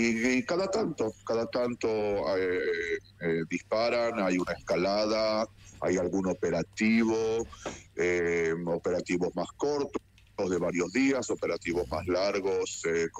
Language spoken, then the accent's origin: Spanish; Buenos Aires, Argentina; moved away as an adult; also born or lived in Mendoza / Bahía Blanca; now in Israel; Yo originariamente de Buenos Aires, uh-huh. Viví también en Mendoza, en Bahía Blanca.